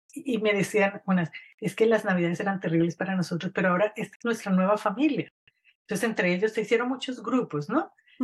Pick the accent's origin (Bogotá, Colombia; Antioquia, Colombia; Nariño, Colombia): Bogotá, Colombia; de donde yo crecí, en Bogotá, ¿no? Pues, aunque vivíamos cerca de una montaña y todo eso